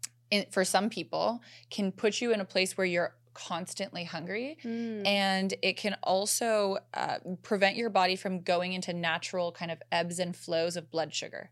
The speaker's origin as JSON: {"language": "English", "region": "Alberta", "country": "Canada", "tie": "born or raised there", "said": "I grew up in Alberta, Canada, which is also known as like the beef country."}